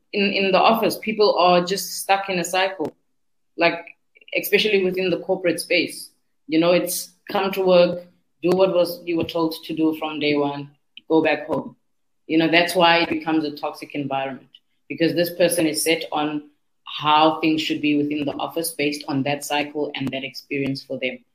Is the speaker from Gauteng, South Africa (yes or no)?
no; Cape Town, Western Cape, South Africa; I'm from Nyanga.